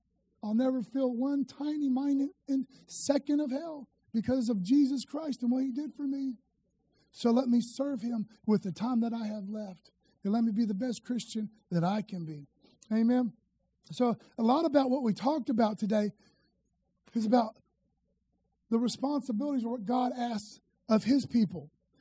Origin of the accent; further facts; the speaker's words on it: Florida, United States; I'm an American. I'm a Floridian.